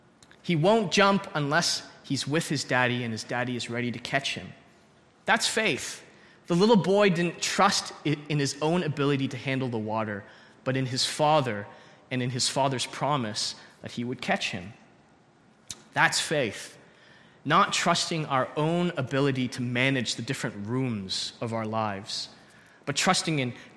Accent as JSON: {"language": "English", "town": "St. Catharines", "region": "Ontario", "country": "Canada", "tie": "born or raised there", "said": "I grew up in St. Catharines, and on the drive up to Toronto, you see a cross on the east side of the highway"}